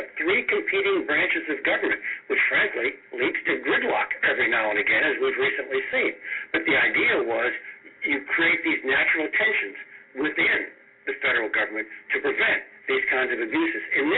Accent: United States; I'm an American too. I come from the same bloodline of those folks who are very much concerned about this program.

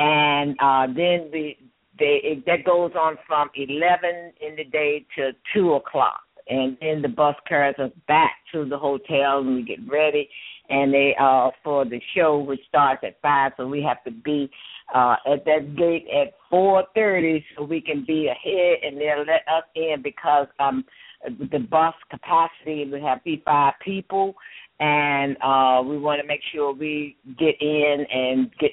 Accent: Maryland, United States; I am originally from Maryland, so that's my home base, okay?

